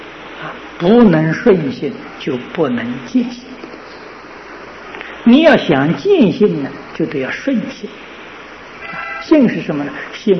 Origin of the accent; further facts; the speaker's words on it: China; 我们这些经典是我们中国人所爱好的啊，我们常常读诵的